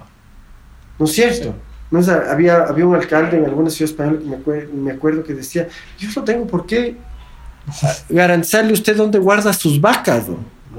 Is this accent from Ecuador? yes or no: yes; Quito, Pichincha, Ecuador; una visión de ciudad que tenemos que construirla como quiteños.